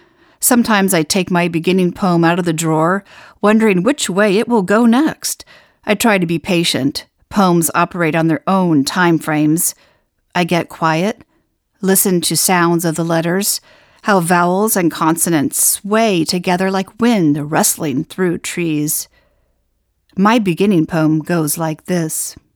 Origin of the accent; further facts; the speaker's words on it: Oregon, United States; A few weeks ago in my hometown in Oregon